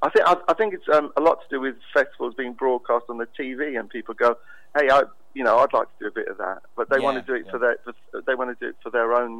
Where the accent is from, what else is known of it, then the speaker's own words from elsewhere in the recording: Ottawa, Ontario, Canada; when I was a kid, I grew up in Canada, and I lived in Ottawa for about 3 years.